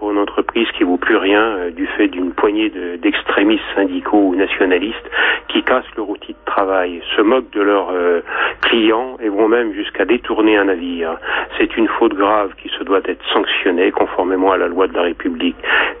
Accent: Le Havre, Normandy, France; du Havre, de la France d'en haut, la France laborieuse.

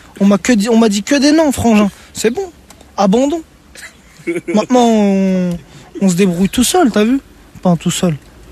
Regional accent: France; born there; Je suis né ici en France.

